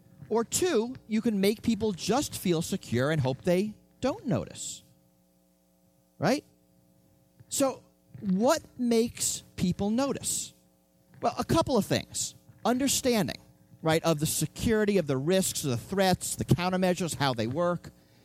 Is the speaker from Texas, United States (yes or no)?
no; New York City, New York, United States; born there; I was born in New York City. I could have taken him to New York, and he would have died in a day.